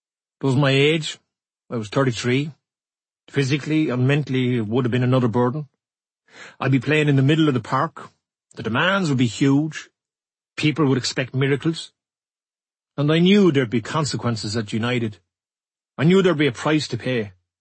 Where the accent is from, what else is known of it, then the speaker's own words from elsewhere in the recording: Cork, Munster, Ireland; now in England; I'm proud of being Irish and being from Cork. I think that feeling has got stronger as I've matured.